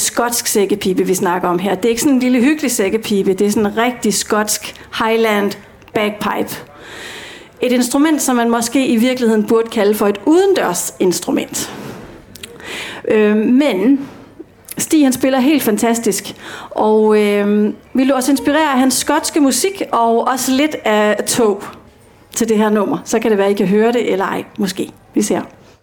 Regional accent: Bornholm, Capital Region of Denmark, Denmark; det var musik fra Bornholm, hvor jeg kommer fra

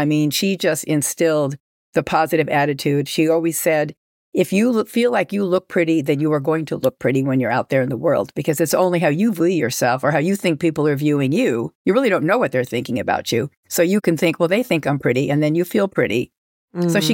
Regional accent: Los Angeles, California, United States; I'm from Los Angeles.

